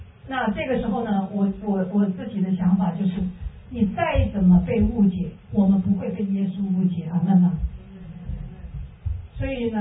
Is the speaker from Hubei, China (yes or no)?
yes; Wuhan, Hubei, China; 是我是武汉人，我用武汉话跟神祷告，因为我已经没有力气用普通话跟神说，我只有武汉话，